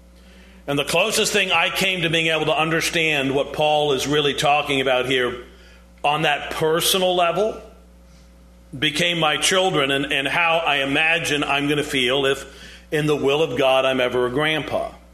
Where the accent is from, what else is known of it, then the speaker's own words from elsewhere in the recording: New York, United States; I wrestle with this as an American. You know, America, of course, is a melting pot in a lot of ways, and it's difficult sometimes to, well, who are my people? I'm from New York.